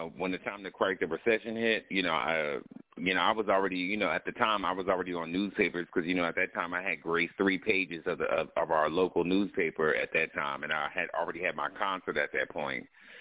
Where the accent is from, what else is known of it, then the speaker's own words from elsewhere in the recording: Plainfield, United States; now in Atlanta, United States; straight out of Plainfield. You know what I'm saying? I'm growing up in Atlanta right now.